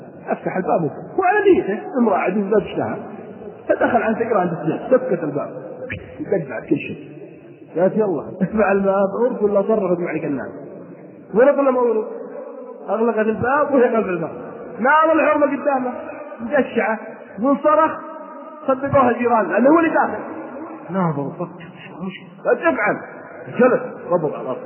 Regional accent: Najd, Saudi Arabia; يقولون عندنا في نجد عساف المره

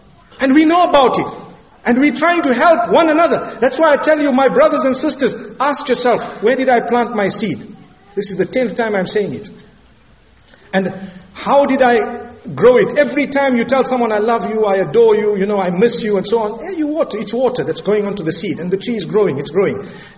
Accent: Zimbabwe; Luckily, I come from Zimbabwe. One thing that grows there properly, avocados.

